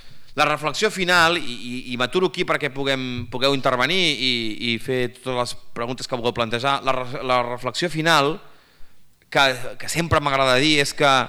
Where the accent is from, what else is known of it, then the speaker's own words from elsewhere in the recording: Badalona, Catalonia, Spain; és conciutadà meu, jo soc badaloní com ell.